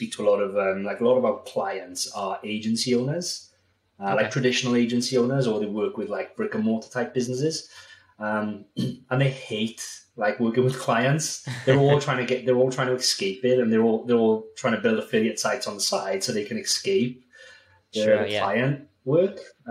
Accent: Wales, United Kingdom; I'm from Wales, so he drove down to Wales for the day.

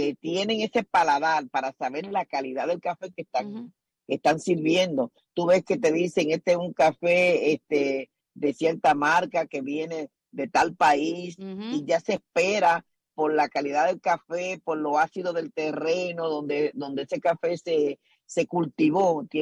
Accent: Dominican Republic; Sí, yo soy dominicana.

